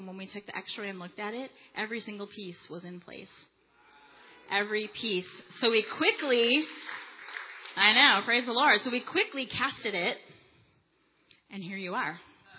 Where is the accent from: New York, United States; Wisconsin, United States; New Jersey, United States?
Wisconsin, United States; moved away; also born or lived in Illinois; So then 3 years later, we moved to Wisconsin. I was born in Illinois. We moved to Wisconsin in 1979. I was now 13 years old.